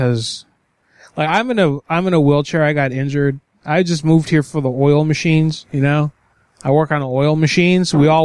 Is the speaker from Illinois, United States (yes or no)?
no; Florida, United States; I'm from Florida. I'm not from here originally.